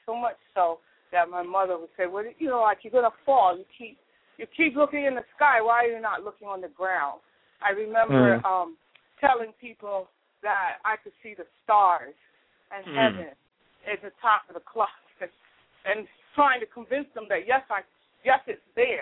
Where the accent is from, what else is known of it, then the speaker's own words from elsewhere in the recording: United States; born there; my parents are from Barbados, so I came from Africa by way of Barbados, and then I was born in America.